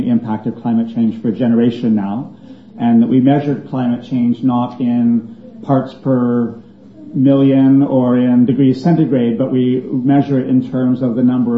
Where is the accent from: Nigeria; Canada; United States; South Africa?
Canada; As a Canadian, I'm embarrassed to think that in fact the world is saying Toronto, there's no chance for change.